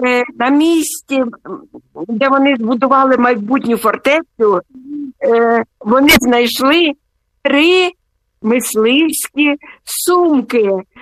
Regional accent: Sumy, Sumy Oblast, Ukraine; Хочу і я вам розповісти про моє рідне місто Суми.

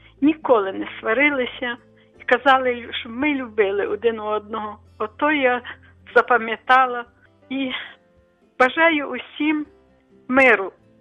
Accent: Lviv Oblast, Ukraine; бо я з Бродівщини, і йшли пішком в Дубно, і там, щоб продати, і купити щось до хати.

